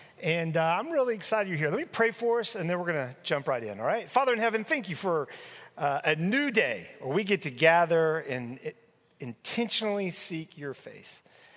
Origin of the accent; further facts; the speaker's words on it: Dallas, Texas, United States; She grew up in Nacogdoches, Texas. I grew up here in Dallas, Texas.